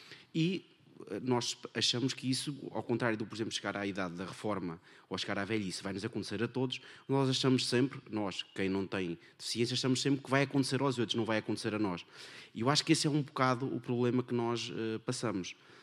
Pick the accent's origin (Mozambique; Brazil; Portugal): Portugal; Castelo Branco; Eu sou de Castelo Branco, do interior do país, que também não é dos melhores sítios